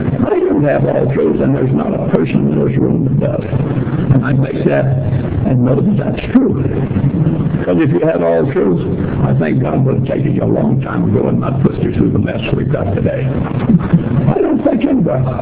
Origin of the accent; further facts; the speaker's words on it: Phoenix, Arizona, United States; also born or lived in Texas / Bisbee; We moved from Texas to Bisbee, and in 1932, we moved to 31, we moved to Phoenix, Arizona. I grew up in Phoenix.